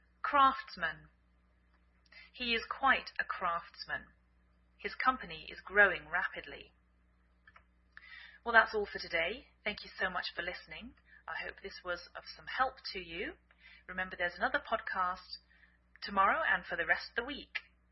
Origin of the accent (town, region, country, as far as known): England, United Kingdom; now in United States